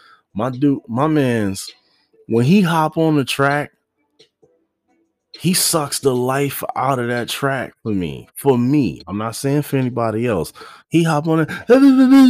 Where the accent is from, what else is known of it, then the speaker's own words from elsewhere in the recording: Houston, Texas, United States; also because, like, he's from my hometown. I'm from Houston